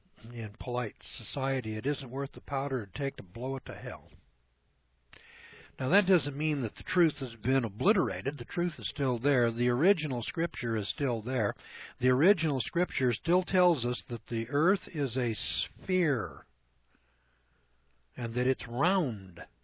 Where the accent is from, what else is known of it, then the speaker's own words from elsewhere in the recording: United States; And I feel bad about that as an American.